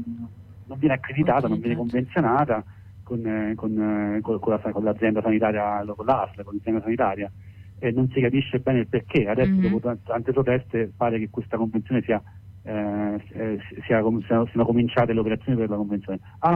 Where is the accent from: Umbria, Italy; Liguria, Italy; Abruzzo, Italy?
Abruzzo, Italy; L'Aquila; Noi siamo dell'Aquila, e invece, insomma, siamo gli abitanti dell'Abruzzo di un'area interna, di un'area appenninica